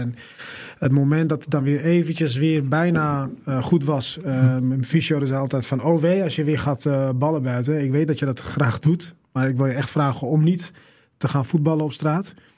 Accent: Amsterdam, North Holland, Netherlands; Ik kom uit Amsterdam-Oost, geboren getogen.

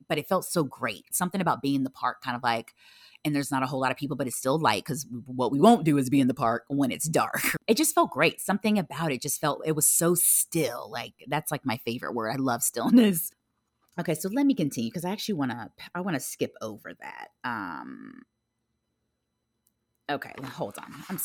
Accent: Virginia Beach, Virginia, United States; I am back and forth between my hometown, Virginia Beach, and then New York.

